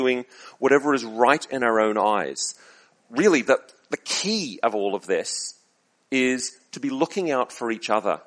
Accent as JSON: {"language": "English", "country": "Australia", "tie": "born or raised there", "said": "And I grew up in Australia, and we used to have a Bible school"}